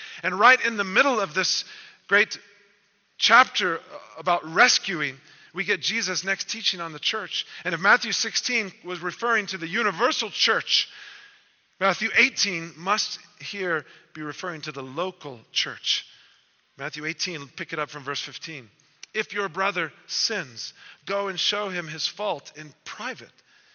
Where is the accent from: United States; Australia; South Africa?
South Africa; here we are as South African citizens, permanent residents.